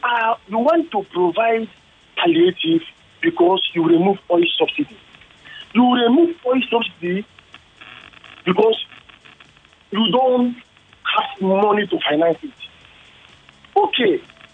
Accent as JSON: {"language": "English", "town": "Surulere", "region": "Lagos", "country": "Nigeria", "said": "from Surulere."}